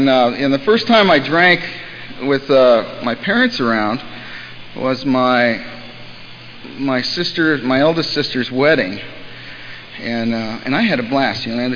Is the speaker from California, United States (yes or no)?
yes; Los Angeles, California, United States; And I grew up in Los Angeles, and it was I had fun. It was a good place to grow up.